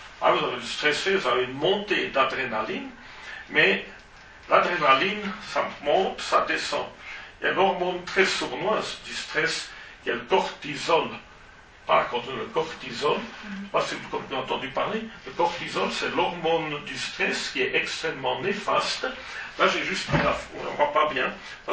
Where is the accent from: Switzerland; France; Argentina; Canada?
Switzerland; Valais; les rares paysans qui font ça de la région d'Evolène, chez nous en Valais